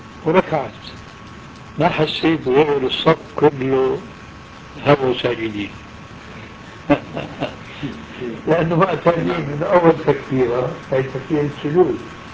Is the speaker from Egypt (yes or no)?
no; Syria; نزلت إلى مصيف مضايا عندنا في سوريا